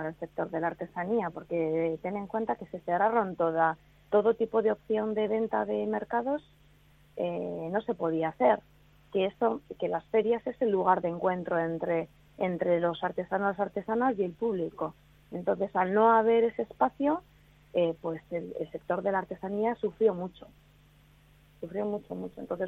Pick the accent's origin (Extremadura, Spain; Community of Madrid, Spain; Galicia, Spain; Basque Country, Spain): Basque Country, Spain; Bilbao; los demás somos de fuera. Yo, por ejemplo, soy de Bilbao.